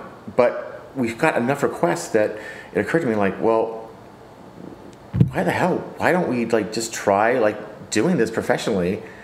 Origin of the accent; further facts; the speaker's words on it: California, United States; trying to find flavors and expressions that really kind of speak to us growing up in the Bay Area.